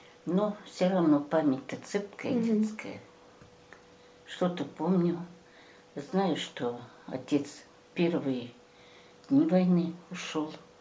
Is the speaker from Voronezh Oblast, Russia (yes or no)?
yes; Voronezh Oblast, Russia; born there; Я в Воронежской области.